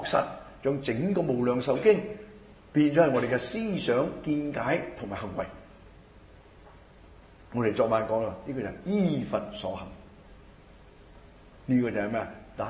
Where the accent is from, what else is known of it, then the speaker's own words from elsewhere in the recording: Hong Kong; 以前我哋香港人係咪？我唔知其他你哋啊，或者你哋唔係，我係啦。